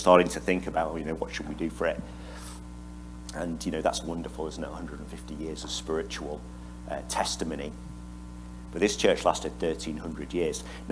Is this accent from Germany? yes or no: yes; Paderborn, North Rhine-Westphalia, Germany; You know, I come from Paderborn in Germany.